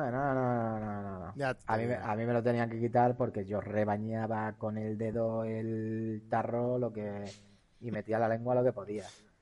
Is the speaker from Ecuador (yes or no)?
no; Castile and León, Spain; Porque en mi pueblo, es un pueblecito de Castilla y León también, no es de León, no tengo esa suerte.